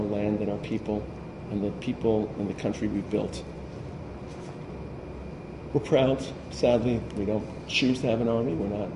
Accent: Brooklyn, New York, United States; I grew up in Brooklyn in a very small place

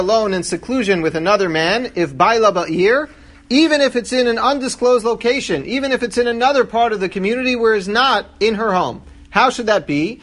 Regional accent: New York City, New York, United States; So take, for example, I grew up in Washington Heights, 184th Street, but Manhattan is the same city

